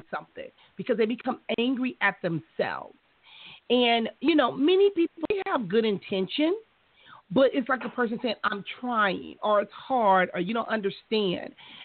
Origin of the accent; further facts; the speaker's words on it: Compton, California, United States; me watching a lot of dysfunction growing up in Compton and seeing families and things of that nature